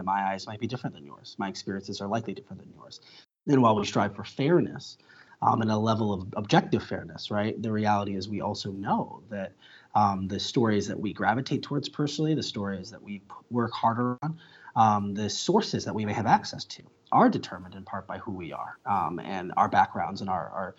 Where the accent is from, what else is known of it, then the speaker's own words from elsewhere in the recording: Cleveland, Ohio, United States; Now, Cleveland's my hometown. It's where I grew up. It's where my family still lives.